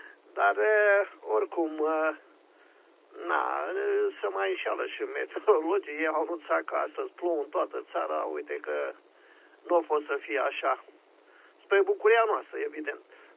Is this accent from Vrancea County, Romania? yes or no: yes; Focșani, Vrancea County, Romania; Eu sunt din Focșani și la noi vremea este foarte frumoasă